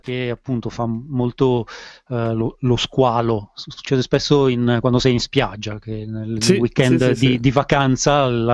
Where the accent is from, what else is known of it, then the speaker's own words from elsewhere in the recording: Bedonia, Emilia-Romagna, Italy; Sono cresciuto a Bedonia.